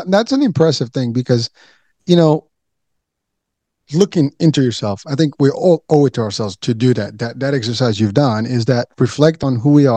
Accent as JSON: {"language": "English", "country": "Morocco", "said": "I am from Morocco. So actually I have that every morning."}